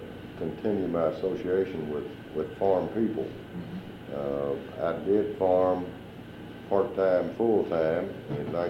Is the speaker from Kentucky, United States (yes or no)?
yes; Versailles, Kentucky, United States; I was born 1940 in Versailles, Woodford County, Kentucky. Grew up on a tobacco farm.